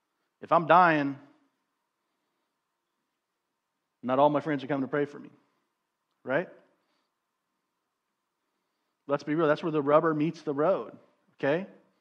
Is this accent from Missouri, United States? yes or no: yes; Missouri, United States; I grew up in Missouri.